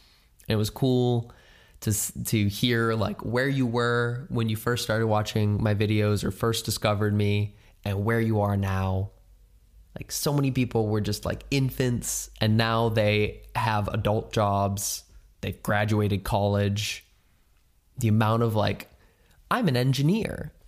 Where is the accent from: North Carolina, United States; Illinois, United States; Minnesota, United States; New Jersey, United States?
Minnesota, United States; the Minnesota stop because it's my home state. I got to see, my whole family was going to be there.